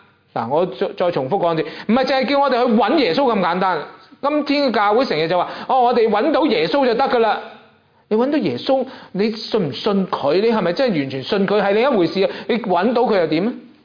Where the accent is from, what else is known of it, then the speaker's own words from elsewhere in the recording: China; 我们中国人都有句说话啦